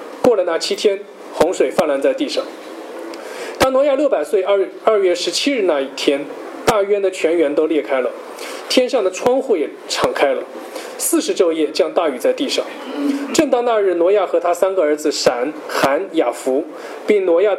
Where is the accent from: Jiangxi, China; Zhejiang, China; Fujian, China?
Zhejiang, China; Hangzhou; 我是杭州人，我从小就杭州人都会读一本书叫做西湖民间故事